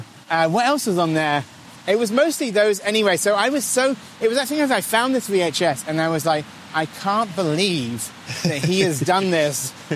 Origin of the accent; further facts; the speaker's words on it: South West England, United Kingdom; Hot Fuzz is like me causing complete, that is shot in my hometown.